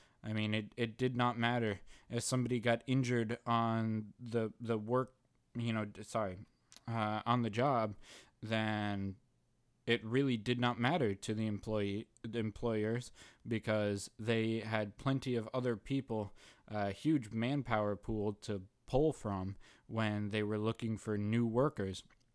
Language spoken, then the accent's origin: English; United States; mostly in America, at least for me as an American.